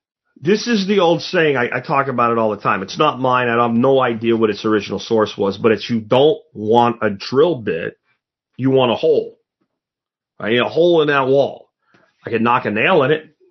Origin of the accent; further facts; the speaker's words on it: Pennsylvania, United States; But like when I grew up in Pennsylvania, and we could just go into the public woods and shoot a deer.